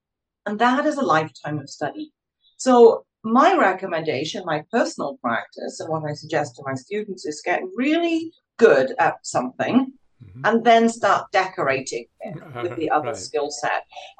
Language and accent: English; Scotland, United Kingdom; You can obviously hear from my accent, I'm originally British, Scotland.